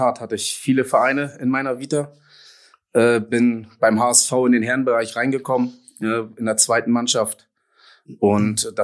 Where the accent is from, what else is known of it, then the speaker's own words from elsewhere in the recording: Hamburg, Germany; für mich als Hamburger